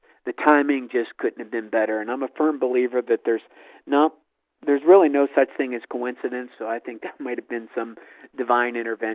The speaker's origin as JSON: {"language": "English", "town": "Ellwood City", "region": "Pennsylvania", "country": "United States", "tie": "born or raised there", "said": "you go back to my hometown of Elwood City, and there's no longer a hospital"}